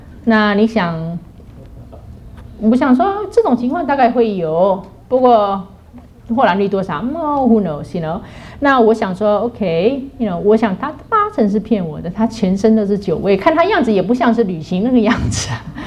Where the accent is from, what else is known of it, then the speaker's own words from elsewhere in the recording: China; 我们是中国人，很含蓄，我们不表达出来，都摆在心里面了